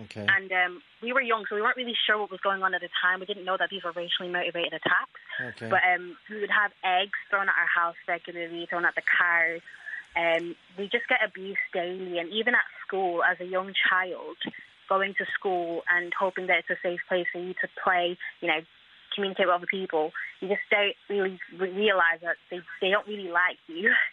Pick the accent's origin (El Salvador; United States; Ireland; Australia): Ireland; Leinster; now in United Kingdom; growing up in Ireland, it was quite an experience, to say the least, when it came to racism. Me and my family were subjected to all kinds of abuse that we've moved around three times to the point where we just left and moved to the UK. We initially lived in Blanchardstown